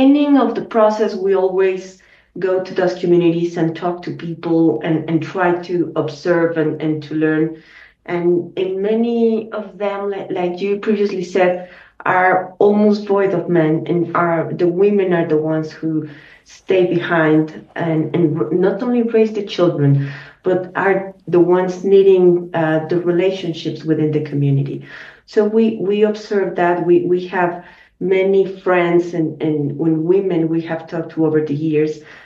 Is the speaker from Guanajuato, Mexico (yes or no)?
yes; Guanajuato, Mexico; Well, I'm from Guanajuato